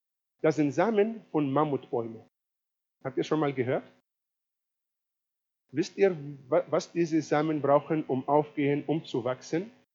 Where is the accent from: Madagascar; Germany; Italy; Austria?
Italy; German is a second language; als Italiener, werde ich mal sagen, ist es auch nicht korrekt, weil nicht alle Italiener sehen so aus.